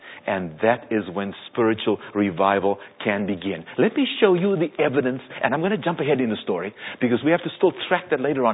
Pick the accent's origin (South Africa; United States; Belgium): South Africa; when I was growing up in South Africa